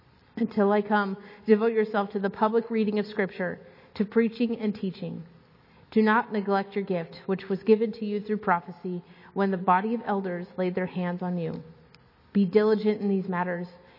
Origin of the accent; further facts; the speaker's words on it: Scotland, United Kingdom; not just because I'm Scottish.